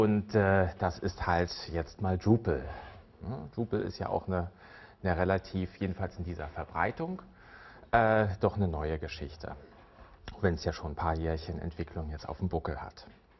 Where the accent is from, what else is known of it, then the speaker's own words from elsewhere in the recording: Berlin, Germany; ich komme aus Berlin.